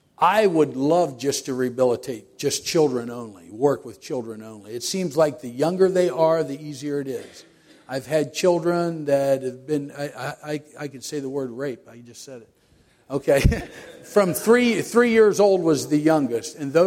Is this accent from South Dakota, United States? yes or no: no; Somerset, Pennsylvania, United States; Okay, I'm from Somerset. I'm a hillbilly. You guys are city slickers down there.